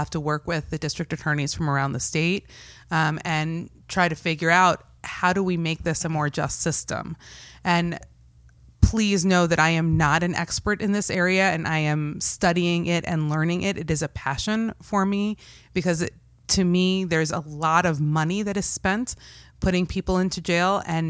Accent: Cincinnati, Ohio, United States; I grew up in Cincinnati, Ohio, which is a very racially diverse

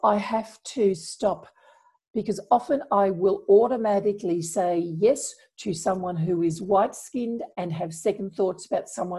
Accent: Sydney, New South Wales, Australia; See, I don't think as a child growing up in Sydney, I don't think I'd ever heard of, well, anything like the Black Lives Matter movement

